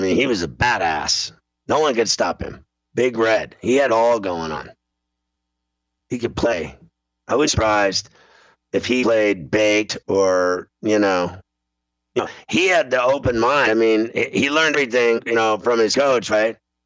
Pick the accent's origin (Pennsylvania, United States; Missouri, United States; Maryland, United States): Missouri, United States; Kansas City; born there; I was born in Kansas City, at St. Luke's, and, it is what it is. So I know how cool Kansas City is.